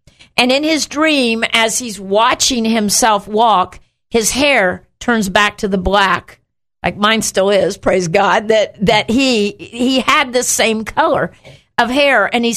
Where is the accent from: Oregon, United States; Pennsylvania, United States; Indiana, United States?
Indiana, United States; We are both from Indiana.